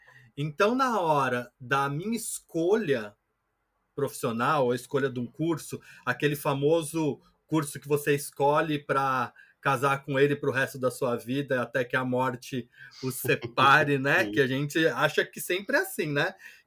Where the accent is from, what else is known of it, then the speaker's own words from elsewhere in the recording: Mauá, São Paulo, Brazil; also born or lived in Santo André; Eu nasci, na verdade eu nasci em Santo André, mas cresci em Mauá. Eu mudei para Santo André com 18 anos, lá para 98, mais ou menos.